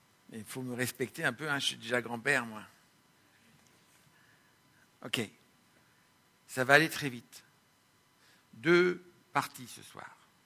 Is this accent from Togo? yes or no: no; France; Moi, je viens de France.